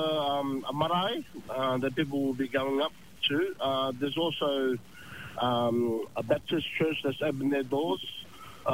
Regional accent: Australia; moved away as an adult; now in Ashburton, New Zealand; I came from Australia. I lived there most of my life

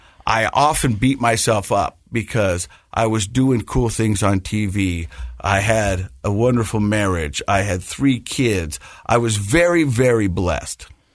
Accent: Ogden, Utah, United States; I'm from Ogden.

